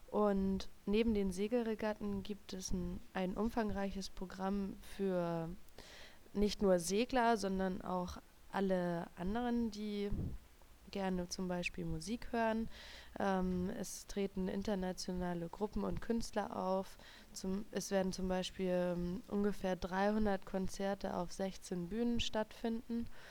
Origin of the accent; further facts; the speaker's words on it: Kiel, Schleswig-Holstein, Germany; Ich komme aus Kiel und möchte euch heute von meiner Stadt Kiel erzählen.